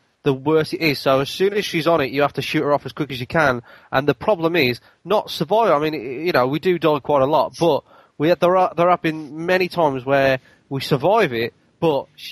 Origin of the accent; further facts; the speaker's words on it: England, United Kingdom; I don't live anywhere near London, and I'm English.